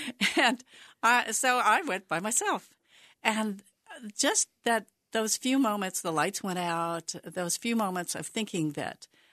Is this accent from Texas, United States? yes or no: no; Missouri, United States; Mind you, I grew up in Missouri